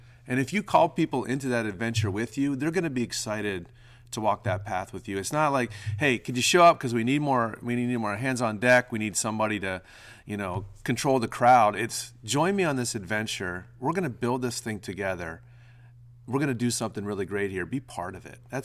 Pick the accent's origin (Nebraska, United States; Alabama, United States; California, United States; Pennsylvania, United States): Pennsylvania, United States; Pittsburgh; I'm from Pittsburgh area, black and gold all the way.